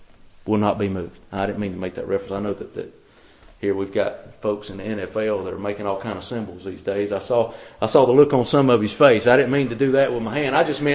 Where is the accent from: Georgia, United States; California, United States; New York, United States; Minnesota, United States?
Georgia, United States; I remember whenever I grew up in South Georgia, I could dial four numbers and dial anybody within a 10-mile radius of my house.